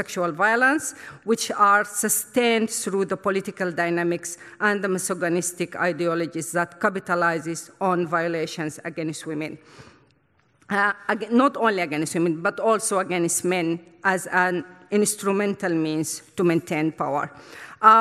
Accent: Sudan; I was born and raised in Sudan.

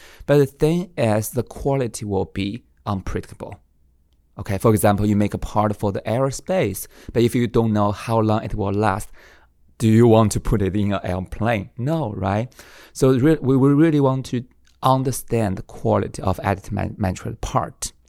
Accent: Lanzhou, Gansu, China; English is a second language; The northwest part of China. So there's a not very big town. It's called Lanzhou. It's a capital, state capital of Gansu province. It's in the north part

